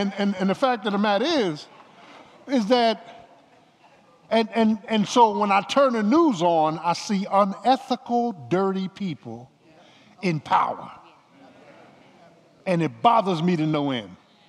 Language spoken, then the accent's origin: English; Philadelphia, Pennsylvania, United States; Now, I'm from Philly. I go down south.